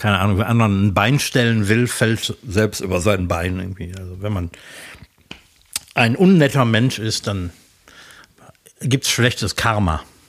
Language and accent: German; Germany; Ja, da sind wir Deutsche sehr sparsam, würde ich sagen.